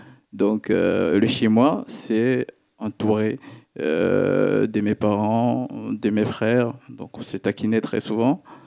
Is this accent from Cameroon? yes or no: yes; Cameroon; now in France; Je suis originaire du Cameroun.